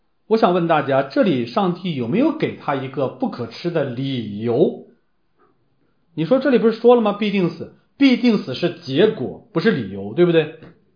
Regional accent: China; 大家知道我们中国人最爱吃猪

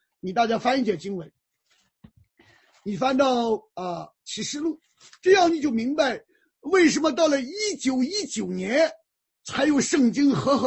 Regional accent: China; 就像我们中国人讲啊，

